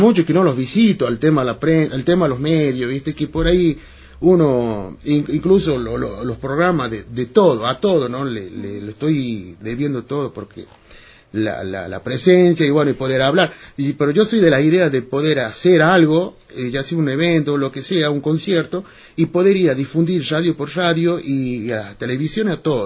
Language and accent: Spanish; El Salado, Catamarca, Argentina; Yo vengo del Salado, es un pueblito chiquito, no sé si sabe usted. El Salado es un pueblo chiquito de 600 habitantes, es cuna de grandes bandoneonistas. Y nosotros tenemos, es el departamento Tinogasta.